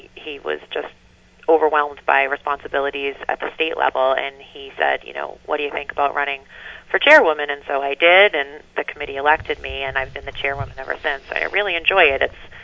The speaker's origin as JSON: {"language": "English", "town": "Manchester", "region": "Massachusetts", "country": "United States", "tie": "born or raised there", "also_born_or_lived": "Gloucester", "said": "I was born here in Gloucester. As were … And we lived here for a little bit in Magnolia. We moved to Manchester when I was in elementary school, and we lived there for 10 years."}